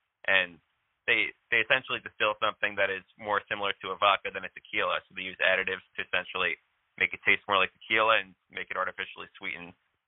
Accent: New York, United States; born there; I was born in Rockland County, which is about 50 minutes north of Manhattan.

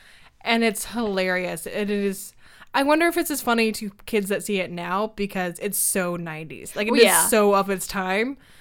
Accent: Kansas City, United States; because I'm from Kansas City, so it's kind of like, you have to love Wizard of Oz.

